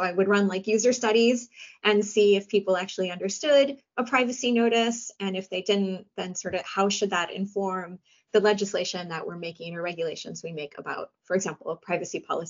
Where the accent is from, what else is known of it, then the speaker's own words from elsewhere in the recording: Michigan, United States; now in Switzerland; I'm from, actually, I grew up in Michigan, which is where Detroit is.